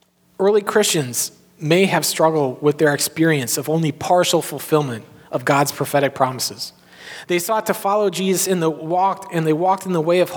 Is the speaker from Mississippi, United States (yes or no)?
no; Chicago, Illinois, United States; now in New York, United States; But I have to explain a little bit in that I'm from Chicago, and people from Chicago who come to New York, mostly they come because they get a job transfer.